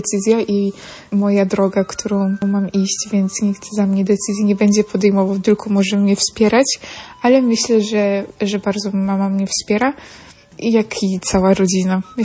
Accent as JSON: {"language": "Polish", "region": "Podlaskie Voivodeship", "country": "Poland", "said": "pochodzę z diecezji łomżyńskiej"}